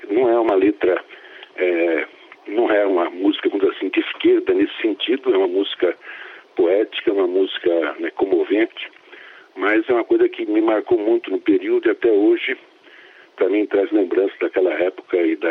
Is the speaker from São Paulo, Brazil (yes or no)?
no; Curitiba, Paraná, Brazil; eu sou do Paraná, de Curitiba, e eu militava no movimento estudantil de lá